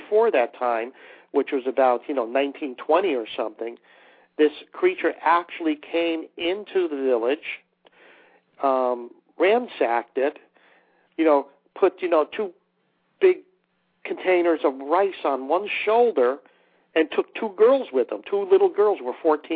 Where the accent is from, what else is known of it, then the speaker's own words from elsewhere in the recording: United States; So I said, no, I'm an American.